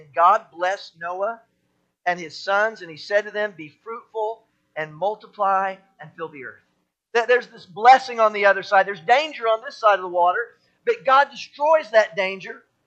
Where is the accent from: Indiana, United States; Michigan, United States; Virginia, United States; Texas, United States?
Texas, United States; Houston; You know, growing up in Houston, we have a lot of hurricanes.